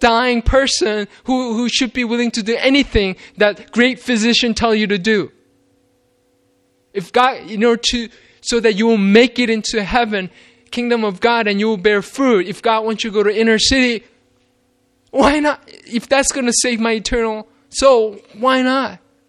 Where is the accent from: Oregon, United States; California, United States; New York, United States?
New York, United States; Queens; now in Ithaca, United States; I grew up in Queens, New York. I never, you know, humanly speaking, I never want to go back there because I had such a miserable time there.